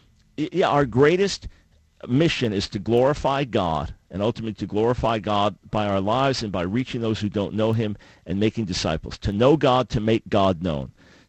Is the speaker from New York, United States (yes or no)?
yes; New York, United States; I'm a New Yorker.